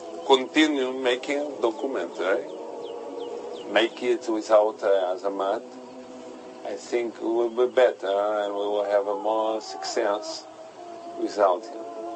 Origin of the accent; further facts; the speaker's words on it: Kazakhstan; English is a second language; I am from Kazakhstan.